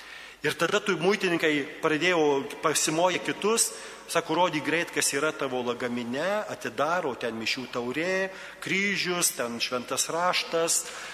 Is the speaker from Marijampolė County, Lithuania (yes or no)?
yes; Kybartai, Marijampolė County, Lithuania; Mano tėviškė yra Kybartuose, Vilkaviškio rajone, toks miestelis ant sienos su Kaliningrado sritimi.